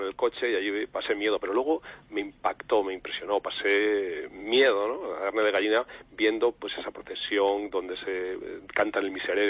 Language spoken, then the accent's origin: Spanish; Alcañices, Castile and León, Spain; viví también la Semana Santa zamorana, la de mi pueblo, de Alcañices, más recogida, es un poco esas procesiones castellanas, ¿no?